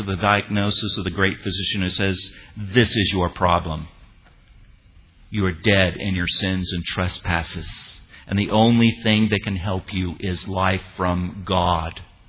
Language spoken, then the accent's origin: English; Bulgaria; I'm from Bulgaria. Bulgaria used to be communist. I am not a communist.